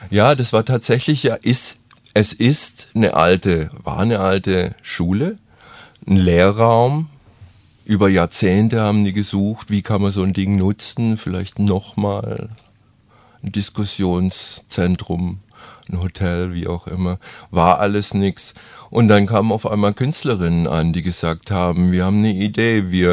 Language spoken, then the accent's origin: German; Stuttgart, Baden-Württemberg, Germany; born there; ich bin irgendwann mal in Stuttgart geboren worden, war aber auf den unterschiedlichsten Ecken unterwegs.